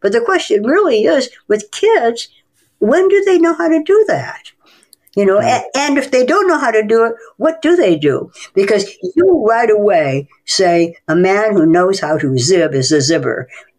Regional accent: Cleveland, Ohio, United States; born there; I was born in Cleveland, Ohio, the daughter of immigrants from Hungary.

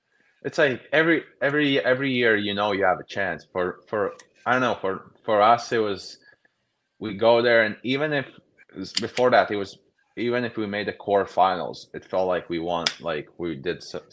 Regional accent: Riga, Latvia; I'm from Riga, so it's where all the parade happened. And it's such an emotional day for everyone in Latvia.

